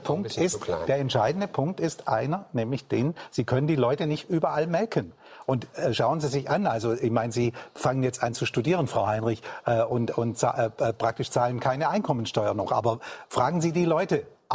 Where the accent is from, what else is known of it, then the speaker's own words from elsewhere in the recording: Switzerland; born there; Also, ich bin in der Schweiz geboren und kenne Schweizer Rentenmodell recht gut.